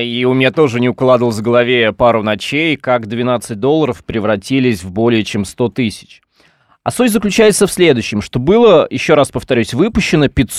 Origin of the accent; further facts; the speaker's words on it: Vladimir Oblast, Russia; Я сам родом из Владимирской области